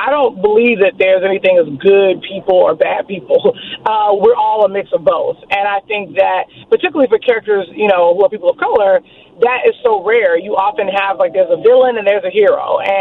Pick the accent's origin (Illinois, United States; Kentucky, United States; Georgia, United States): Illinois, United States; Chicago; moved away as an adult; now in Los Angeles, United States; I grew up in Chicago during the early 90s, and I think Chicago has absolutely changed since I've moved away. I moved to L.A. in 2006.